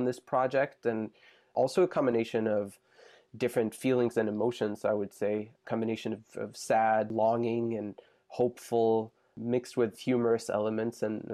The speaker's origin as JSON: {"language": "English", "country": "Sweden", "tie": "born or raised there", "moved": "as an adult", "lives_now": "Montreal, Canada", "said": "I've only lived in Montreal for just over 3 years now. And as I mentioned before, I lived in Sweden, or I grew up in Sweden and lived there up until a few years ago."}